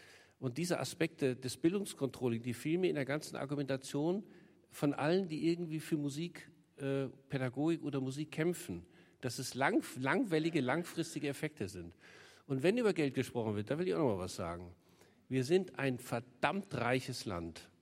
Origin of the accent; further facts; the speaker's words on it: Lüneburg, Lower Saxony, Germany; Ich komme aus Lüneburg